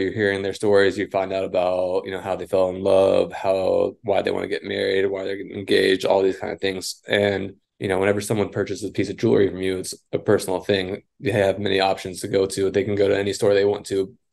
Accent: Dallas, Texas, United States; I am from Dallas, Texas.

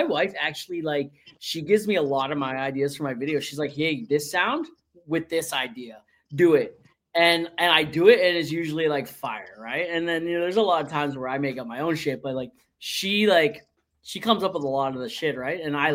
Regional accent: Ontario, Canada; I'm from Ontario originally, right?

